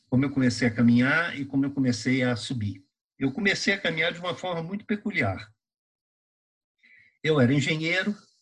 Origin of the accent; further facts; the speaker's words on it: Rio de Janeiro, Brazil; now in São Paulo, Brazil; nessa época, embora sendo carioca, eu já morava em São Paulo